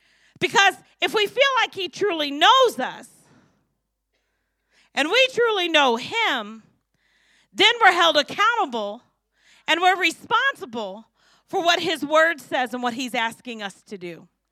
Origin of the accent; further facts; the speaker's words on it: St. Louis, Missouri, United States; My children hate it that I grew up in St. Louis and I know everybody from everywhere.